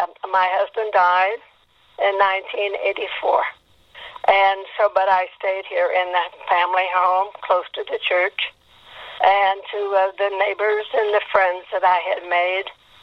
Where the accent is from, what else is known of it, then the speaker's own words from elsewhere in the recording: St. Marys, Kansas, United States; born there; And I was born in St. Mary's, Kansas.